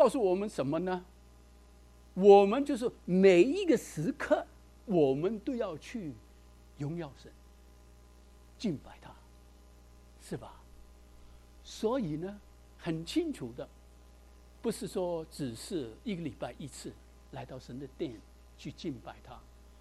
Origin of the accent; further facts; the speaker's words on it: Guangdong, China; 可能我们广东人说调气不顺